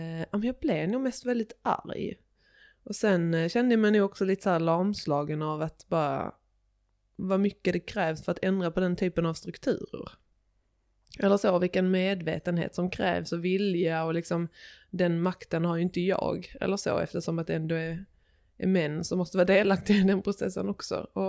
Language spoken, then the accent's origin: Swedish; Ramlösa, Skåne, Sweden; Det är ju liksom söder om Helsingborg lite. Mm. Jättemysigt radhusområde typ.